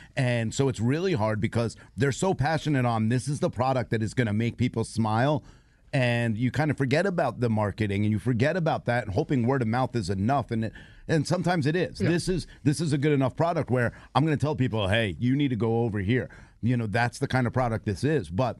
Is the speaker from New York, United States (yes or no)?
yes; New York, United States; The other good thing is I'm Italian and I'm from New York.